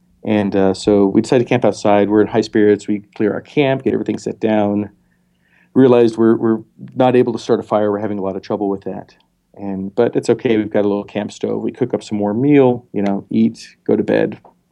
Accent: Montana, United States; born there; I was born in Montana. I've spent a good bit of time up north.

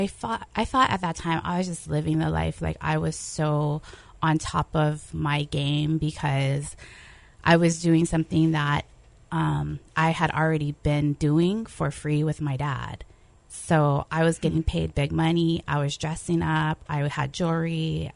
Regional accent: Hawaii, United States; So I was a runaway from Hawaii, and I was able to avoid getting arrested.

